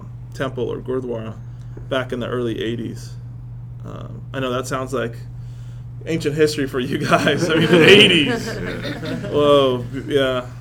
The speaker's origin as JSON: {"language": "English", "town": "Boston", "region": "Massachusetts", "country": "United States", "tie": "born or raised there", "also_born_or_lived": "Chandigarh, India", "said": "Well, I grew up in Boston, Cambridge, and then the suburbs of that area. I was born in Chandigarh, India."}